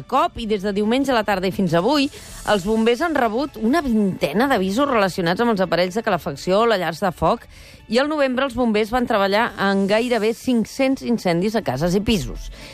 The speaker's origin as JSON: {"language": "Catalan", "region": "Catalonia", "country": "Spain", "tie": "born or raised there", "said": "jo recordo quan era petita allà a la Segarra"}